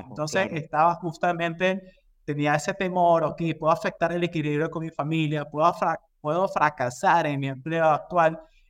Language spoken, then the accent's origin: Spanish; Ecuador; yo soy de Ecuador.